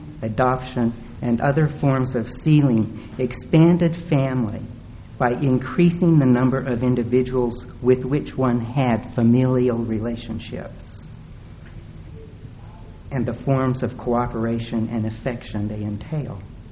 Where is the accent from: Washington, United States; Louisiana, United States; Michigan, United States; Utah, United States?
Utah, United States; descriptions of things that rang perfectly true to my experience growing up in Utah as a Mormon.